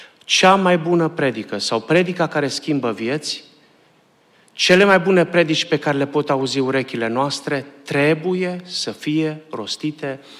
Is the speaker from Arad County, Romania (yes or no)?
yes; Arad, Arad County, Romania; Eu din România sunt din Arad și am crescut la Biserica din Nicalaca, fratele Borlovan. Păstorea atunci biserica când m-am născut.